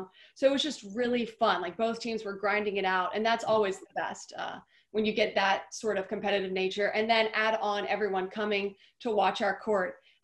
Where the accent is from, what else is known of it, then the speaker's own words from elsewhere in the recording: California, United States; Sammy Slater, who I grew up playing against in California